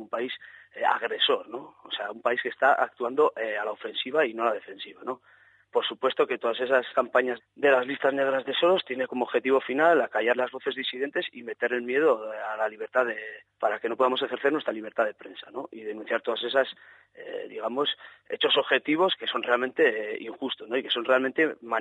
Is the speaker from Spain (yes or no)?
yes; Basque Country, Spain; yo, en mi caso, siendo vasco